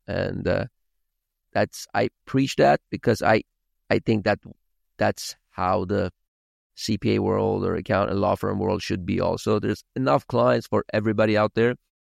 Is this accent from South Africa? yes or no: no; Sweden; moved away as an adult; now in California, United States; I grew up in Sweden, moved out to California in 2007 here, right before the financial crisis, where I started working for a larger firm.